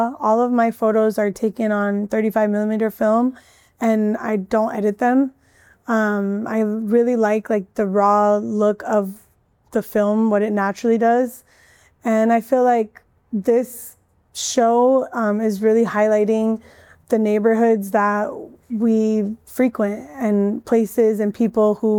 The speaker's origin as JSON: {"language": "English", "region": "East Coast", "country": "United States", "lives_now": "San Diego, United States", "said": "I'm originally from the East Coast. I've been living in this community for like 7 or 8 years."}